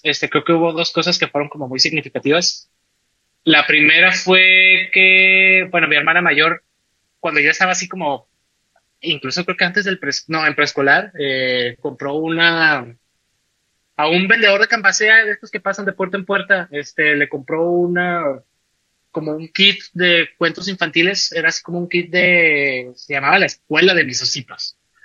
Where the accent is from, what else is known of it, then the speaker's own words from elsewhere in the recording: Parral, Chihuahua, Mexico; moved away as an adult; now in Guadalajara, Mexico; Yo soy de Chihuahua, en particular de Parral, Chihuahua. Me vine aquí a Guadalajara, tengo ya 12 años, me vine a terminar, bueno, no a terminar, a hacer la carrera